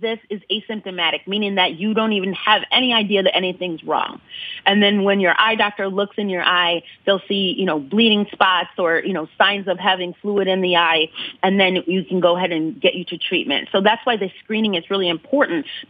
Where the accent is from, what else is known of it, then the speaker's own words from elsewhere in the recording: Ann Arbor, Michigan, United States; I also come from an activist background, so I grew up in Ann Arbor, and I was on the Black Student Union there